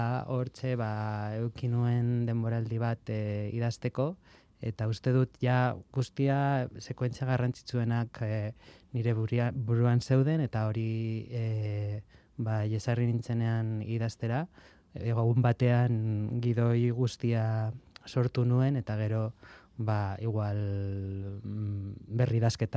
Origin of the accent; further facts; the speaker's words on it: Karrantza, Basque Country, Spain; moved away; ni nire jaioterrira berriz joan nintzen Karrantzaranan eta bueno egon naiz uste dut Euskal Herritik kanpo ba igual 15 urte ala holako zerbait eta berriz nire herrira itzultzean